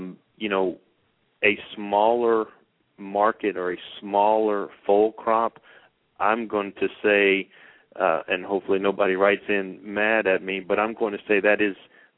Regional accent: Louisiana, United States; And trust me, growing up in Louisiana, having late post, it's not easy as a horseman

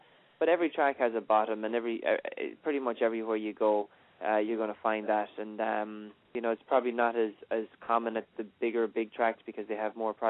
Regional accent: Ireland; moved away; when I was young growing up in Ireland, I definitely didn't have a clue of what way things might have worked over here.

